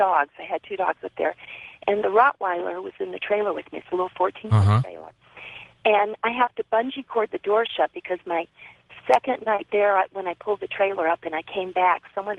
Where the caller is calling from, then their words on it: Arizona, United States; also born or lived in Manhattan / Santa Monica; I'm calling from Arizona.